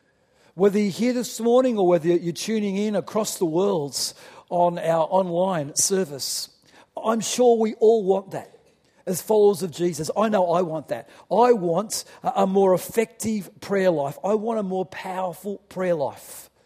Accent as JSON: {"language": "English", "town": "Newcastle", "region": "New South Wales", "country": "Australia", "tie": "born or raised there", "said": "He's a resident in my hometown of Newcastle. He's kind of a legend in Newcastle."}